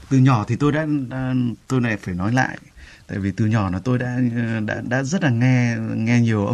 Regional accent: Gia Loc, Hải Dương, Vietnam; accent: Hai Duong rural accent (nói ngọng); tôi sinh ra là ở huyện Gia Lộc, tỉnh Hải Dương. Thì cái miền quê của tôi thì hầu như là đều nói ngọng, tại vì đến cả các thầy giáo cũng nói ngọng.

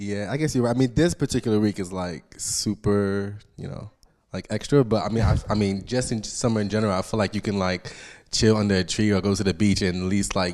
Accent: Brooklyn, New York, United States; Like you said, I'm Haitian descent, and like growing up in Brooklyn, I've always kind of it was always a thing to like run away to the city.

